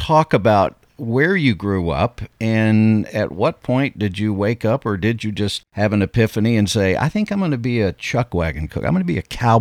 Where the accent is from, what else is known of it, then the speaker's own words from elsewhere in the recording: Texarkana, United States; I grew up near the Red River as well, up near Texarkana.